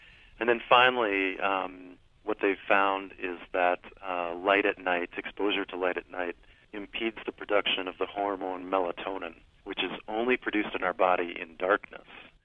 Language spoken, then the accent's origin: English; Minnesota, United States; I grew up in Minnesota, and we have a cabin up in the northern part of the state.